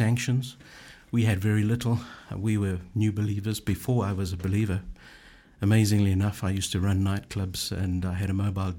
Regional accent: Zimbabwe; accent: Zimbabwean; now in United States; My accent is from Zimbabwe in Africa. I'm British. I'm now American.

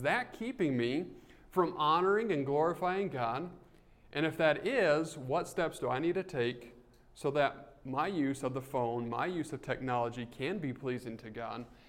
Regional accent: New Mexico, United States; And I grew up in New Mexico, and as it would rain out there, sometimes it would dry

